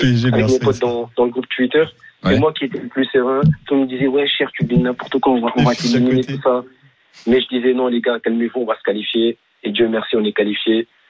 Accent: Senegal; En tant que Sénégalais

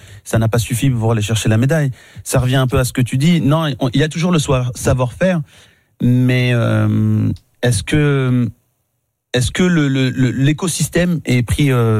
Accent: France; On est français, on sait faire, c'est bon, ça va aller.

